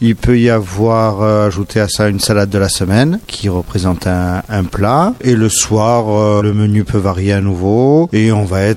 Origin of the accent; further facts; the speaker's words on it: Occitanie, France; Moi, je suis originaire d'Aveyron, Sophie est toulousaine. La route a fait qu'on a terminé ici.